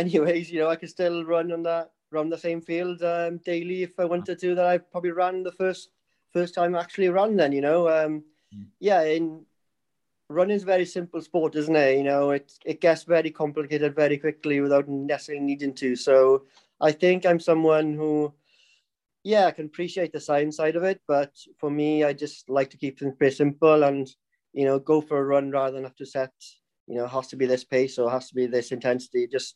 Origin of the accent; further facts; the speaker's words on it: Wales, United Kingdom; local villages around where I grew up then in Carmarthenshire there.